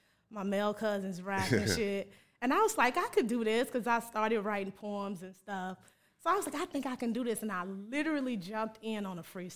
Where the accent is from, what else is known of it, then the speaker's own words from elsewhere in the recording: Chicago, Illinois, United States; now in Bay Area, United States; So I'm out here from Chicago, Illinois. I'm currently living in the Bay Area doing my business.